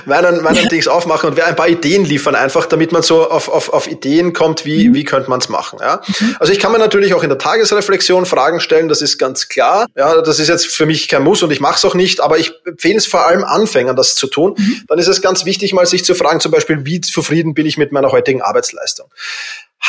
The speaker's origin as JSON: {"language": "German", "region": "Vienna", "country": "Austria", "said": "ich bin halt Wiener"}